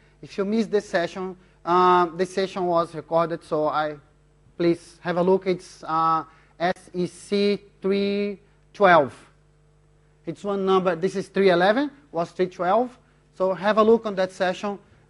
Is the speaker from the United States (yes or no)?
no; Brazil; English is a second language; now in Sydney, Australia; I'm from Brazil. I live in Australia for almost three and a half years already, in Sydney.